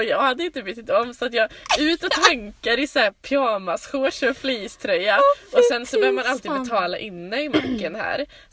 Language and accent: Swedish; Skövde, Västra Götaland County, Sweden; Jag är 21 år gammal och jag kommer också från Skövde.